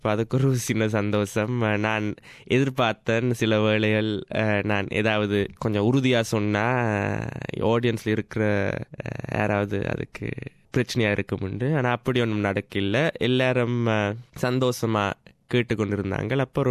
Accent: Colombo, Western Province, Sri Lanka; moved away as an adult; நான் கொழும்பில் தான் பிறந்து வளர்ந்த நான் ஒரு வசதி உள்ள குடும்பத்தில், என் அம்மா அப்பா யாழ்ப்பாணத்தில் தான் பிறந்து வளர்ந்தவங்கள். நான் இங்கிலீஷ் மொழியில் தான் படித்தேன். படித்த பிறகு நான் அமெரிக்காவுக்கு போனேன்

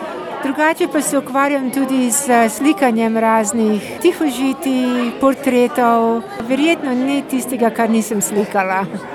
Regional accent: Jesenice, Upper Carniola, Slovenia; moved away as an adult; now in Australia; doma sem z Gorenjske, se pravi z Jesenic. In v Avstralijo sem prišla 1973. leta, se pravi pred 45 leti.

